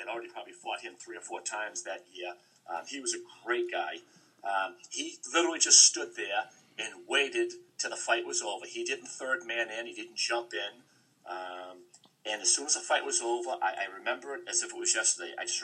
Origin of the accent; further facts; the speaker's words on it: North Carolina, United States; they were in our home rink, so we're in Carolina. It's my hometown